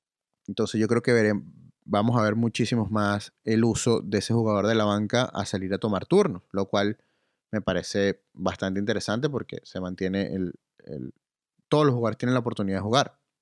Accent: Canada; esto lo estoy hablando como canadiense

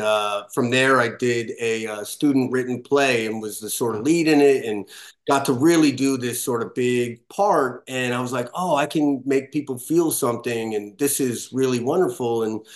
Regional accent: New York City, New York, United States; also born or lived in Los Angeles; now in Austin, United States; I mean, I'm a New Yorker originally, so, and then I was in LA for 18 years.

